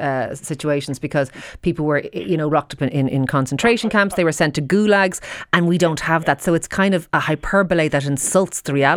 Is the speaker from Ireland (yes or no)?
yes; Ireland; But as an Irish woman, I was very glad we lost those cases.